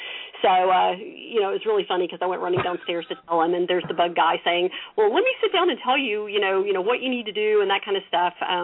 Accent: Tennessee, United States; now in Atlanta, United States; I've lived in Atlanta, Georgia for probably close to 20 years, but I still have family, and I grew up in East Tennessee

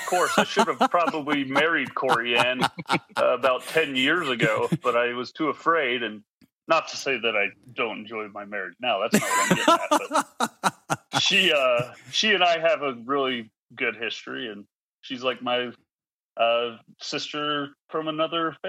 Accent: Layton, Utah, United States; I grew up in Layton, or as us locals say, Layton. Utah.

